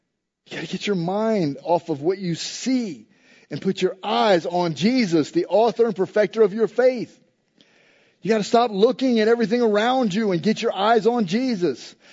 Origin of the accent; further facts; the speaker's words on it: Tampa, Florida, United States; I am just because I'm from Tampa. Well, I'm not really from Tampa, but I've been here my whole life, so I love the Bucks.